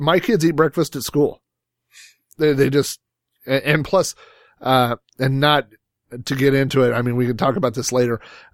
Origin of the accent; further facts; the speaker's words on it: Yukon, Oklahoma, United States; I mean, I went to school in Yukon. I tell people I'm from Yukon, but technically our address was in Oklahoma City.